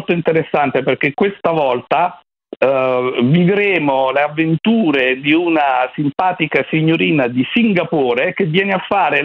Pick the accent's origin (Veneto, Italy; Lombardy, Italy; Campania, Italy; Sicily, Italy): Campania, Italy; perché voi sapete che io sono nato in Costiera Amalfitana.